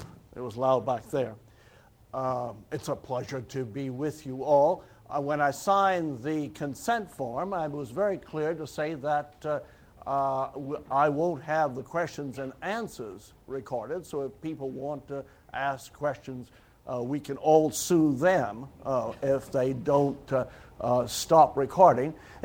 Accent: Texas, United States; accent: Texan; English is a second language; English is not my first language, as probably you could hear, and it isn't really, I guess, my second language, being my the English I speak being Texan.

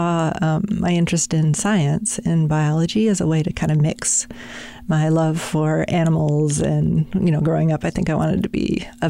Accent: Michigan, United States; So I'm a Midwesterner. I've always been in the Midwest. Okay. I grew up in Michigan. Central Michigan, sort of farming community, small community.

